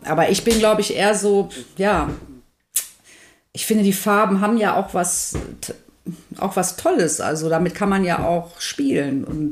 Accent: North Rhine-Westphalia, Germany; Also ich mag Paderborn nach wie vor, es ist halt meine Heimat, also das ist ein Dorf bei Paderborn. Ich fahre auch regelmäßig hin, da habe ich noch meine Familie oder beziehungsweise Teile meiner Familie.

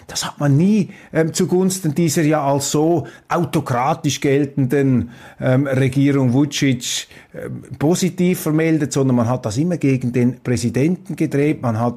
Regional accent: Switzerland; Ich muss Ihnen sagen, als Schweizer glaube ich, haben wir ein Interesse daran

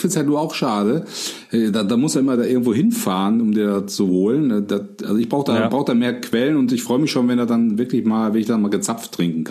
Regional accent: Hochtal, Germany; Ich komme aus Hochtal

